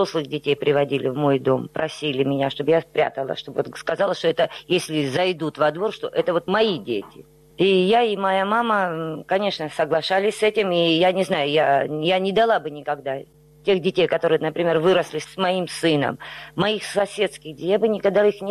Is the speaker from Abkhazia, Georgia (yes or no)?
yes; Sukhumi, Abkhazia, Georgia; Я коренная сухумчанка, грузинка.